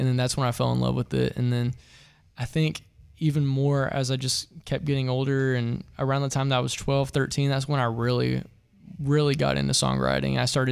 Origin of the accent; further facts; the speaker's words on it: Kentucky, United States; I'm from Southeastern Kentucky. So like those were like the main things I was exposed to growing up.